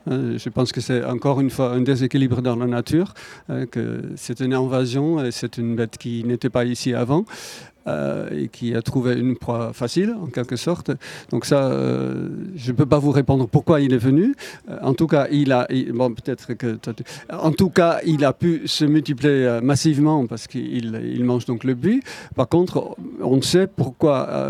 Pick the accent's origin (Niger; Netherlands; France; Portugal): Netherlands; Bon, moi, je suis des Pays-Bas où j'ai toujours vu nicher autour de moi les huîtres épis